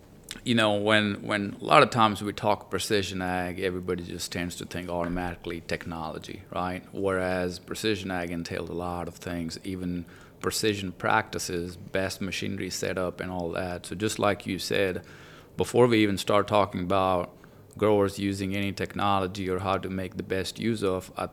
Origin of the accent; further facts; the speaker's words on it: India; now in United States; But, I'm not from Wiregrass, but I'm from India.